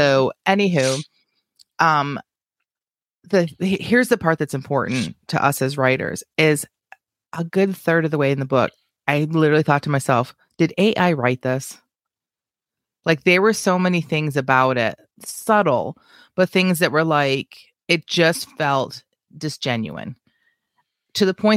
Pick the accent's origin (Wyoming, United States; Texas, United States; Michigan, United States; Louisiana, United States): Michigan, United States; Lansing; I did not grow up in Lansing. I grew up near Lansing.